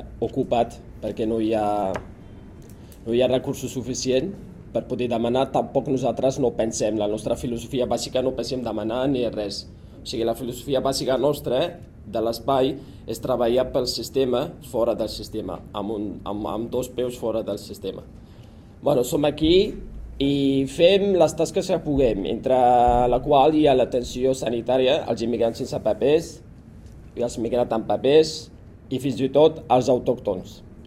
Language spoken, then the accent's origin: Catalan; Tangier, Tanger-Tetouan-Al Hoceima, Morocco; Jo sóc d'allà, sóc de Tànger, i sé que està fent allà a un règim com és el marroquí.